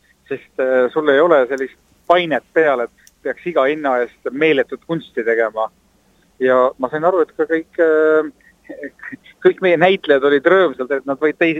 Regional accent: Saare County, Estonia; mina soome keelt väga ei räägi, kuna ma olen saarlane, siis ma rääkisin tema ka inglise keeles

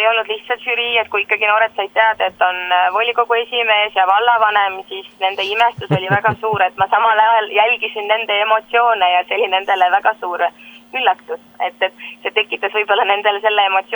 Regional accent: Saare County, Estonia; Saaremaa vallal on väga suur roll siin, sest et meie koduvald ja meie kodusaar.

